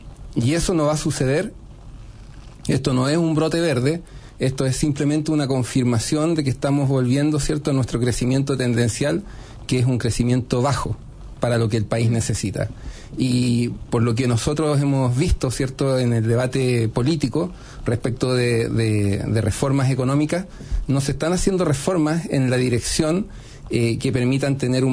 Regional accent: Chile; una economía emergente, cierto, como la chilena, porque nosotros no somos un país rico, somos un país que se estaba desarrollando muy bien

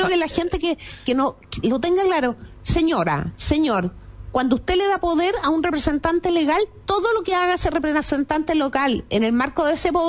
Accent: Chile; Yo como ciudadana chilena no lo acepto.

